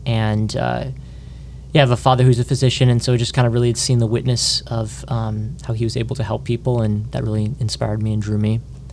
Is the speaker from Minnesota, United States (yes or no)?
yes; Shoreview, Minnesota, United States; Yeah, so I'm the oldest of seven. I grew up in Shoreview, Minnesota. We grew up going to St. Charles Borromeo in St. Anthony.